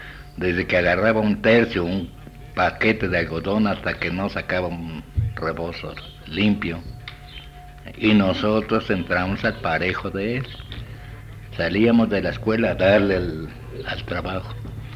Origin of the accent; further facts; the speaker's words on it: Puebla, Mexico; born there; Yo nací en Puebla, 11 de mayo de 1897.